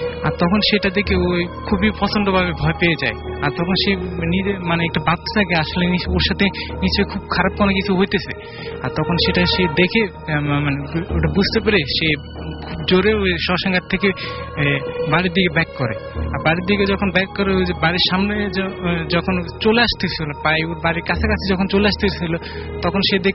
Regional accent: Dhaka, Dhaka Division, Bangladesh; আমি ধানমন্ডি জিগাতলা থেকে আসছি।

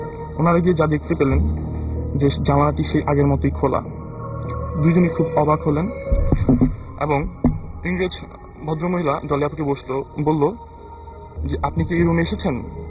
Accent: Dhaka, Dhaka Division, Bangladesh; এসেছি পুরান ঢাকার পোস্তগোলা থেকে।

